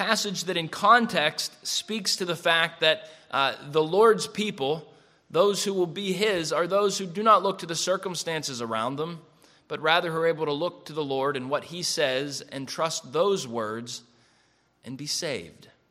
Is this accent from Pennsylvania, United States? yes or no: yes; Penn Hills, Pennsylvania, United States; Gene Swanson was the local numbers writer, notary, and pharmacist where I grew up in Penn Hills.